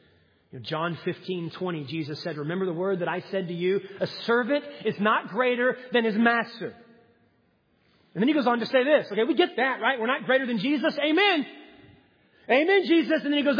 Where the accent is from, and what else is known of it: United States